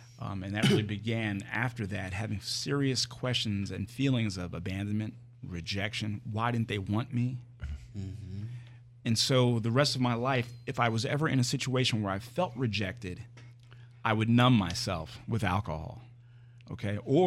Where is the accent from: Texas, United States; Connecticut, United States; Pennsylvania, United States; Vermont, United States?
Pennsylvania, United States; Lansdale; born there; And I knew I was born in Lansdale, Pennsylvania.